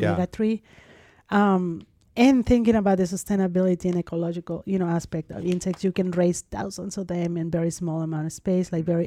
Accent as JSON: {"language": "English", "region": "Mexico City", "country": "Mexico", "tie": "born or raised there", "said": "I'm from Mexico, I grew up in Mexico City"}